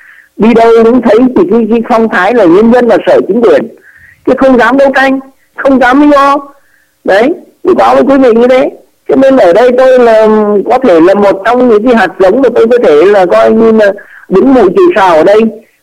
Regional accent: Nghệ An, Vietnam; Dạ, Nghệ An đấy ạ. Vâng, quê tôi là Nghệ An đấy.

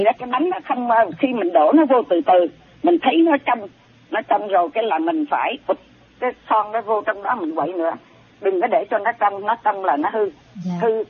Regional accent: Southern Vietnam, Vietnam; now in Houston, United States; Tôi là người Nam

